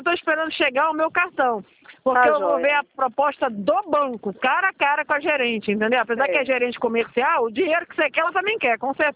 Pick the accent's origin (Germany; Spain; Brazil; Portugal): Portugal; Nazaré, Leiria; lá na minha terra, lá em Portugal, lá em Nazaré